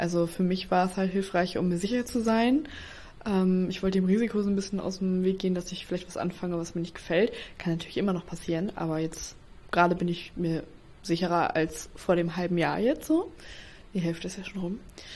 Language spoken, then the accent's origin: German; Aurich, Lower Saxony, Germany; born there; Also ich bin in Aurich geboren und ich kenne mich in der Innenstadt zum Beispiel relativ gut aus.